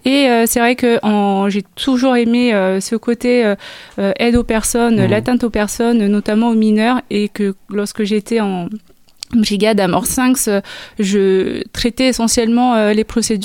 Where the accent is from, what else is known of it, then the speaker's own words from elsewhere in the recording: French Polynesia; Oui, alors moi je viens de très très loin, je viens de Polynésie